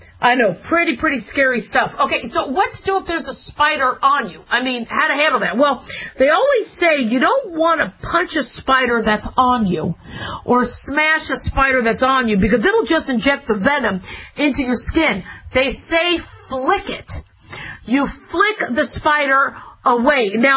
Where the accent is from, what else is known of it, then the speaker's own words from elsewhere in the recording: Arizona, United States; Growing up in Arizona, we were taught to always check our shoes, always shake out our shoes, because the spiders love damp.